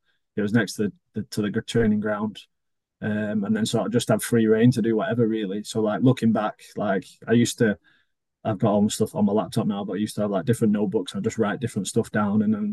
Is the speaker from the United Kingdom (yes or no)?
yes; Wigan, North West England, United Kingdom; Obviously, it's like I'm from Wigan, so it's like, and it's like 10 minutes from my house, so it's all good.